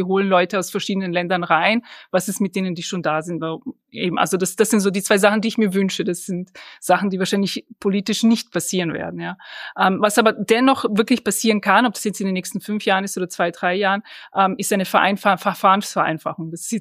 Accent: Austria; ich bin ja auch Österreicherin.

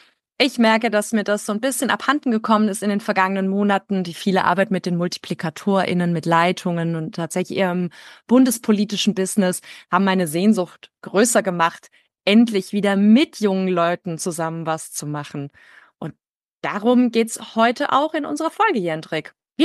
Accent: Freudenstadt, Baden-Württemberg, Germany; ich war ja mit 9 Jahren zum ersten Mal als Teilnehmerin im Zeltlager der KJG Freudenstadt, da wo ich herkomme, dabei.

